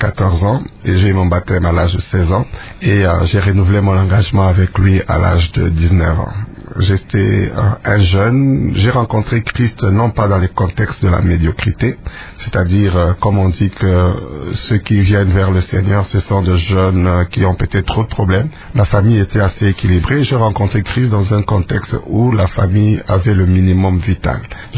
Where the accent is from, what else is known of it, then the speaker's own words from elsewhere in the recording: Kinshasa, DR Congo; also born or lived in Kisangani; J'ai grandi beaucoup plus à Kinshasa. Mais la naissance, c'est à Kisangani, à l'hôpital de Kisangani, général de Kisangani, je crois ça.